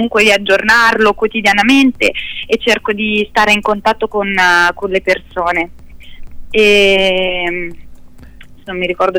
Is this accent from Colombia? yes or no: no; Switzerland; born there; sono nata in Svizzera, e quindi ho negli occhi veramente, ecco, il profumo e il respiro di queste vallate